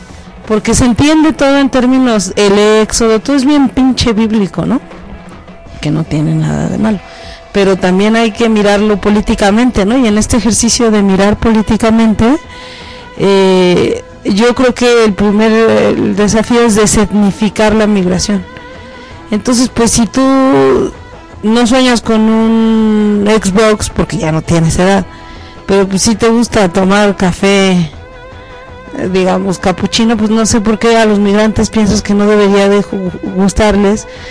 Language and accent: Spanish; San Cristóbal de las Casas, Chiapas, Mexico; nosotras somos mesoamericanas, las de Ñomdá, las de Jovel.